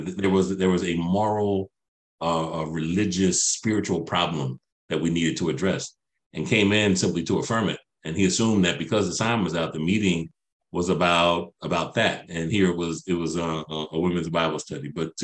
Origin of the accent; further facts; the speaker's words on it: Philadelphia, Pennsylvania, United States; because I'm an interloper from Philadelphia.